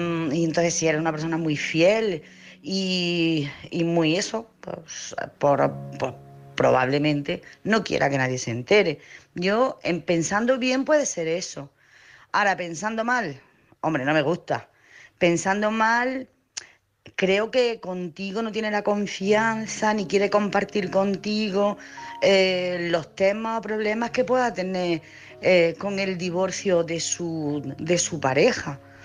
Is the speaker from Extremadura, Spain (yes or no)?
no; Jaén, Andalusia, Spain; y soy de Jaén.